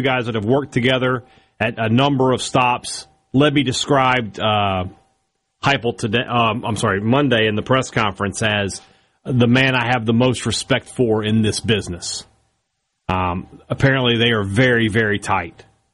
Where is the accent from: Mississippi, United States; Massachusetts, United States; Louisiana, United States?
Mississippi, United States; Vicksburg; We'll be telling you about some of the great stuff going on in my hometown of Vicksburg throughout the show.